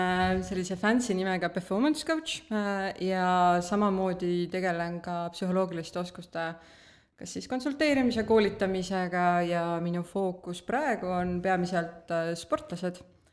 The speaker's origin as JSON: {"language": "Estonian", "town": "Tartu", "region": "Tartu County", "country": "Estonia", "said": "mina olen siis Tartust."}